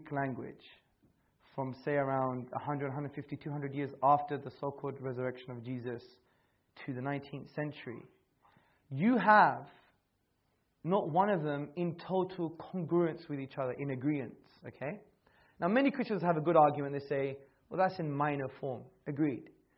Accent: Hackney, London, United Kingdom; I was born in Hackney, by the way. And I was brought up there, as you could tell.

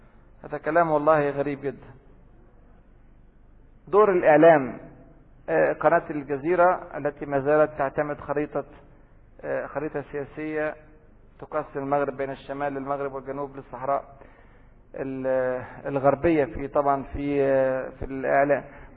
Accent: Egypt; وزي ما يقول عندنا في مصر كده ورينا عرض كتافك.

